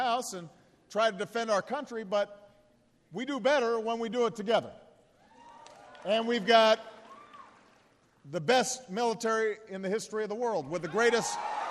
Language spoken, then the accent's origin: English; Illinois, United States; I also agree with our first Republican president, a guy from my home state, a guy with a beard named Abraham Lincoln.